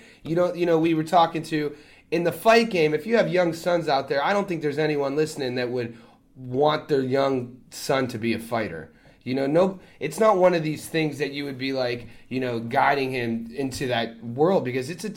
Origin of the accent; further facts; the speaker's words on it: Youngstown, Ohio, United States; moved away as an adult; You know, I haven't lived in my hometown in, shit, I'm 34, 20, 15 years. So I don't know what it's like. He was the guy who was a superstar, and then he never left Youngstown.